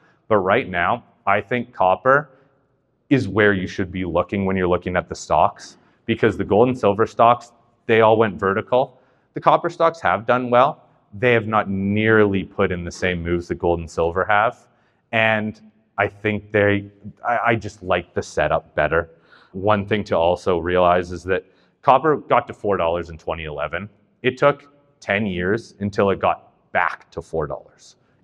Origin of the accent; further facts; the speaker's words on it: Vancouver, British Columbia, Canada; I'm also from BC. I'm from Vancouver. And yeah, in BC, it's West Coast.